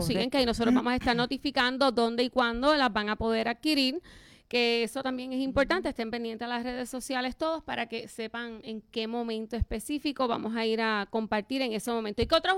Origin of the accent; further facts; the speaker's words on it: Utuado, Puerto Rico; Pues yo soy del barrio Ángeles de Utuado.